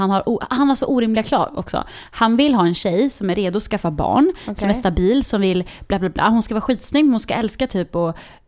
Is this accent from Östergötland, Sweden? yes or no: yes; Östergötland, Sweden; ja du hör ju, vi är ju från Östergötland